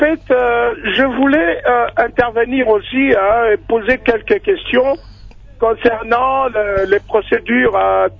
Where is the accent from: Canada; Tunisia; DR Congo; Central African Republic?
DR Congo; nous, en tant que Congolais